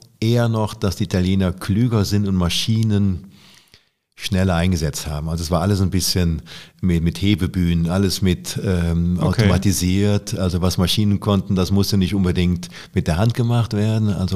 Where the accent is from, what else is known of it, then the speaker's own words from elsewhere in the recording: Rhineland, Germany; accent: Rhenish; Deswegen kann ich nicht so richtig Kölsch. Aber man identifiziert mich schon als Rheinländer, glaube ich, wenn ich rede.